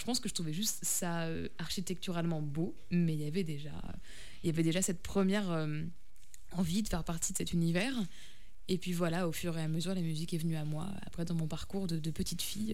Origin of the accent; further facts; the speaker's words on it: Paris, Île-de-France, France; Je suis née à Paris.